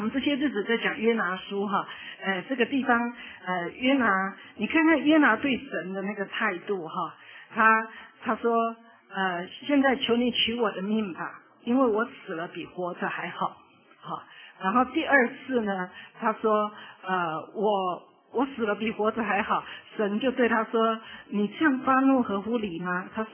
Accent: China; 在我们中国人的观念里好像很难想象

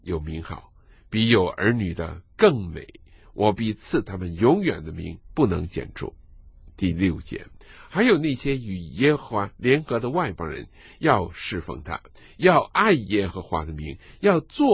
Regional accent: China

